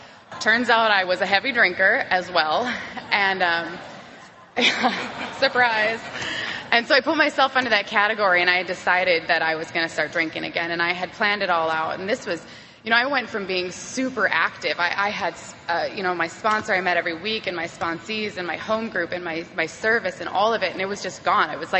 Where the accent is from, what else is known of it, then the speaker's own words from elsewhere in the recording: Minnesota, United States; moved away as an adult; now in Sweden; I'm originally from Minnesota. I got sober in 2007. I got sober in 2007, and in 2012, I decided to relocate my life to Sweden, for love, of course.